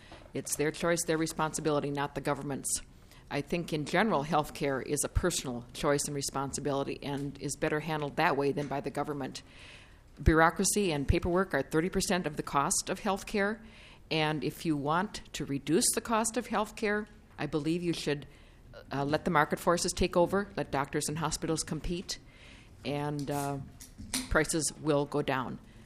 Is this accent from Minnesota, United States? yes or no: yes; Brooklyn Center, Minnesota, United States; I'm from Brooklyn Center, and I am a council member in Brooklyn Center.